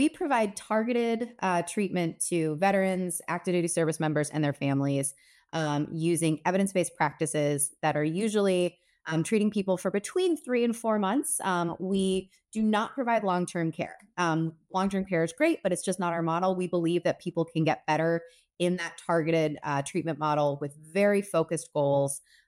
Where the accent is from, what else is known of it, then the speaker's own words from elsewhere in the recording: Ireland; I'm Irish. I can't stop.